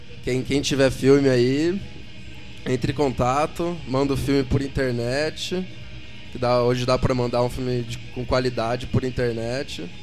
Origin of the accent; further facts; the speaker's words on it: Ribeirão Preto, São Paulo, Brazil; Não, eu sou de Ribeirão Preto, né?